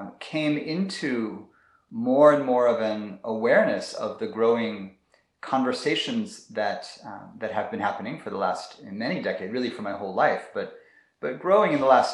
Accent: California, United States; I grew up here in California in the Bay Area, in a very liberal and progressive place.

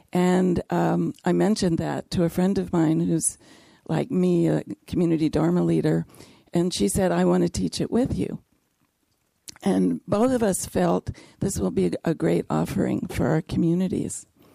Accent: Sacramento, California, United States; from Sacramento, which is east of the East Bay, east of the Bay Area.

